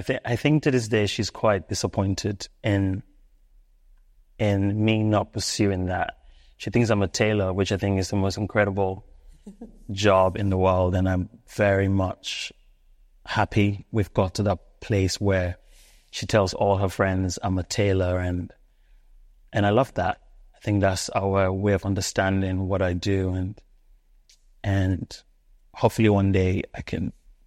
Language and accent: English; Sierra Leone; born there; I think I was born in Sierra Leone